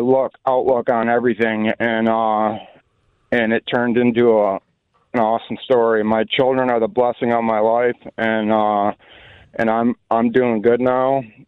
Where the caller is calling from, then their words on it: Missouri, United States; also born or lived in Oxford, Michigan; Hey, I'm calling from Missouri. But I graduated from Oxford, Michigan High School in 1991.